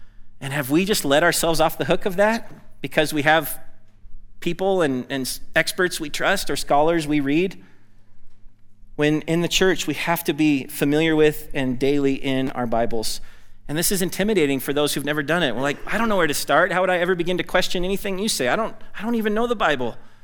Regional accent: United States; just as an American trained in general

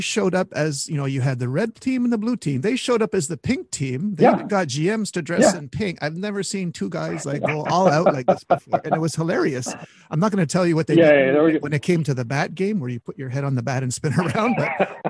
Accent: Canada; I go, "Hi … from Canada."

